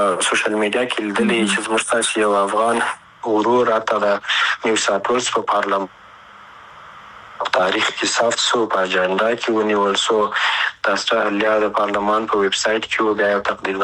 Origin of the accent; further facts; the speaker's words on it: Afghanistan; لکه زه افغان یم د افغانستان سره که مینه ونه لرم